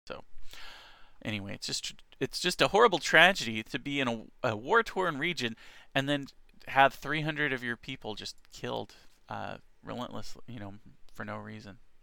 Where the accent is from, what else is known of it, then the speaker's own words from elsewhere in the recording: United States; She tries to make everything very accessible to me because I'm an American